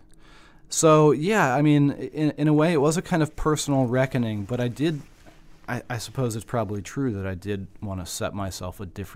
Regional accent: the South, United States; one of the differences growing up in the South, whether you're white or black, is that these problems that are getting more recognition on a wider scale

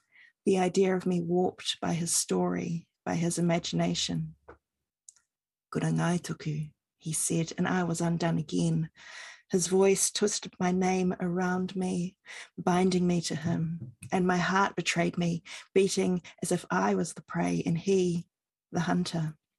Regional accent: Taupo, Waikato, New Zealand; So I grew up in Taupō, but had lots of whānau in Rotorua.

